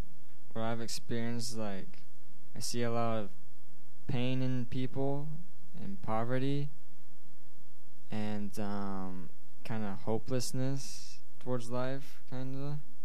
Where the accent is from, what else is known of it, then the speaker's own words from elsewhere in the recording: United States; Well, I'm white, apparently, to them. And I'm American